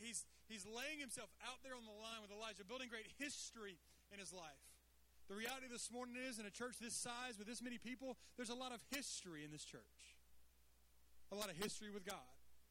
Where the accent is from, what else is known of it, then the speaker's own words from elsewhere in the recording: Atlanta, Georgia, United States; I'm from Atlanta, Georgia, and I'm so grateful to be here.